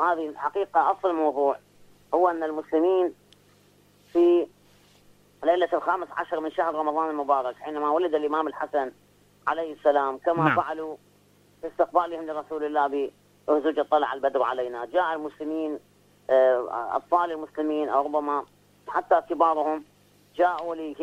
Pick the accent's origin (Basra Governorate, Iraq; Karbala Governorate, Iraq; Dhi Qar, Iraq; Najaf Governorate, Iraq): Najaf Governorate, Iraq; Najaf; وأنا حتى سمعت أنه عندنا في النجف كانوا قديما يرددون